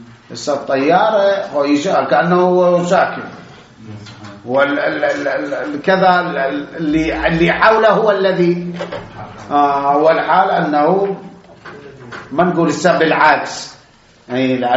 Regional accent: Iraq; عندنا بالعراق

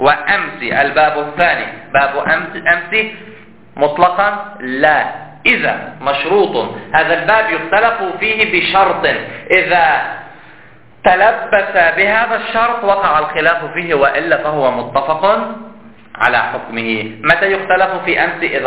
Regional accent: Hejaz, Saudi Arabia; أنا لا أهتم به كحجازي

